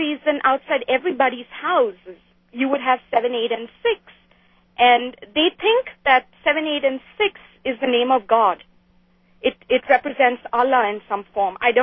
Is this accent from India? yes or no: yes; India; Yeah, I grew up in India.